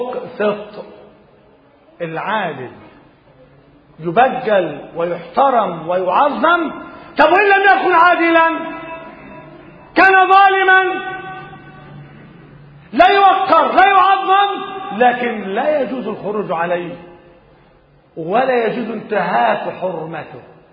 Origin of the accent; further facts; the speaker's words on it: Egypt; أن ترفع البلاء والمحن عن بلدنا مصر